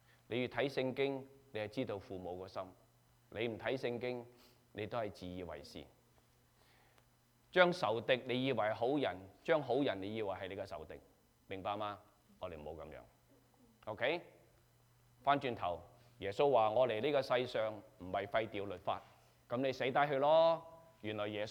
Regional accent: China; 你知道我中國人，不懂英文。

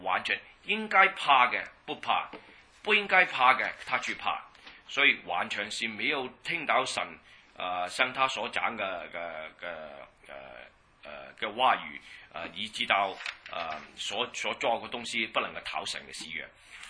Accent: China; 我们中国人在传福音的时候，特别是懒惰，特别是亏待了神，我们都不知道。

